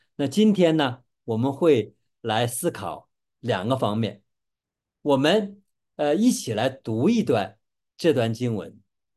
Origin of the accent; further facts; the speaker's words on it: China; 实际上希腊人跟我们中国人是一样的，就都喜欢拜很多的神明